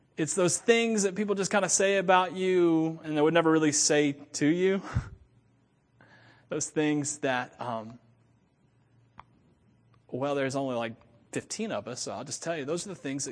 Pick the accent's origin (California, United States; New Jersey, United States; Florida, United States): Florida, United States; Wauchula; Everyone in their world thinks that I'm from Waimama. I'm from Wachula.